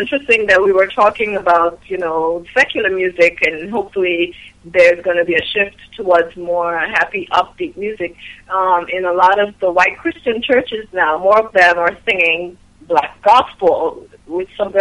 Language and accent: English; Trinidad & Tobago; growing up in Trinidad, and, you know, we were heavily influenced by African as well as French and Spanish and Indian and all these different cultures all mixed together.